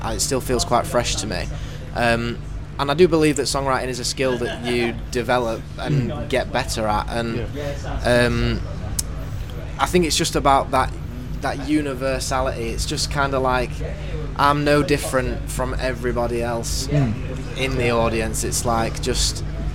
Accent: Doncaster, Yorkshire and the Humber, United Kingdom; Yeah, I sold out my hometown show at Doncaster Dome.

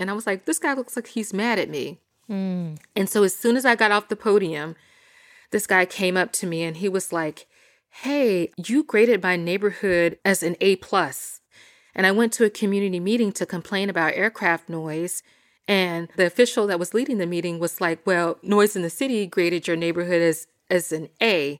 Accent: Jackson, Mississippi, United States; So I was actually born and raised in Jackson, Mississippi. I grew up incredibly poor.

